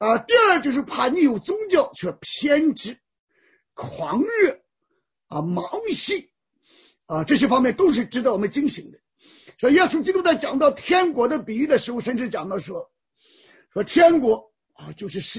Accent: Shandong, China; 就看到我们山东人本来是出土匪出相马水浒传的

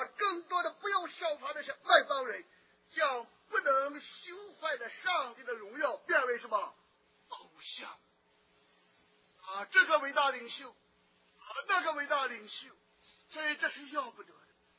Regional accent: China; 我少年时期读书，我们大家都知道来自大陆，为中华之崛起而什么读书

